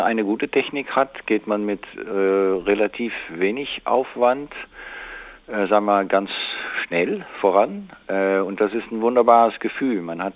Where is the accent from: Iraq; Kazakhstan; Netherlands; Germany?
Netherlands; Das verstehen wir als Holländer eigentlich kaum.